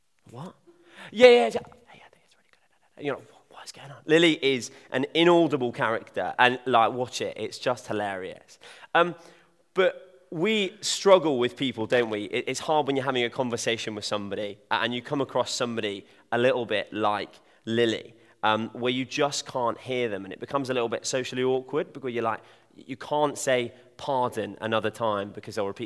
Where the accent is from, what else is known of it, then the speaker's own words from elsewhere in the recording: South West England, United Kingdom; I'm from Devon, as many of you know, and down there, it's mental.